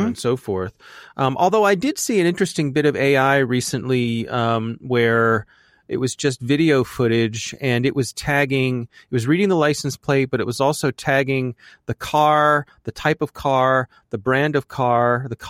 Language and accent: English; United States; which also, as an American, was his duty.